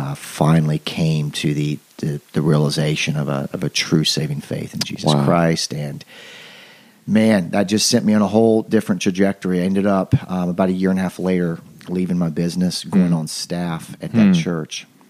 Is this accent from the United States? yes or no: yes; the South, United States; So I grew up in Bible Belt South. I was one of those kids that was in church every Sunday, regardless.